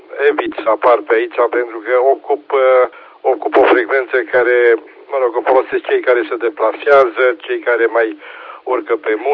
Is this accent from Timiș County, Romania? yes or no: yes; Timișoara, Timiș County, Romania; sunt din Timișoara